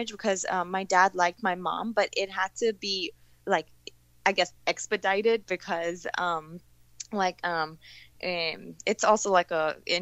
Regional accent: Cyprus; born or raised there; also born or lived in Hong Kong

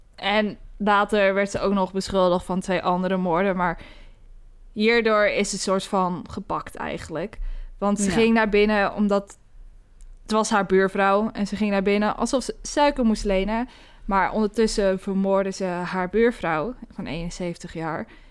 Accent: United Kingdom; accent: English; Dutch is a second language; Sorry als mijn Engels accent alleen een beetje stom is, maar sorry.

